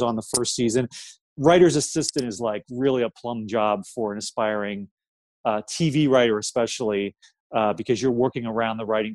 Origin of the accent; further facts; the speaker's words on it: Ohio, United States; I grew up in Ohio